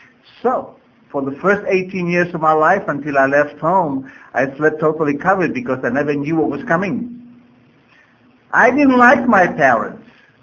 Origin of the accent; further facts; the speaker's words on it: Argentina; This is Middle America, and I come from Middle Argentina.